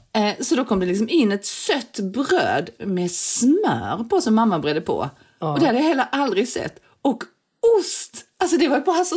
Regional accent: Kristianstad, Skåne, Sweden; åkte vi hem till vårt hus utanför Kristianstad där jag växte upp.

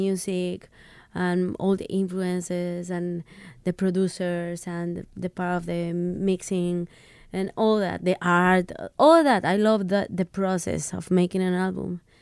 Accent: Mexico; English is a second language; so you can hear that I come from Mexico and my music comes from Mexico still.

